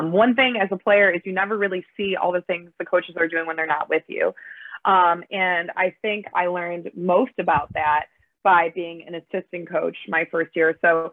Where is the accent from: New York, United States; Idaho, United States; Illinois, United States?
Illinois, United States; Northbrook; I grew up in Northbrook, Illinois, played at Glenbrook North High School, and had a great career there.